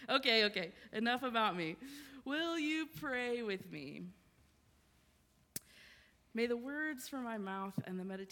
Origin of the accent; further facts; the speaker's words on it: Clarksville, Tennessee, United States; I grew up here in Clarksville. I was baptized, confirmed, and still hold my membership at Madison Street United Methodist Church. I graduated from Clarksville High School.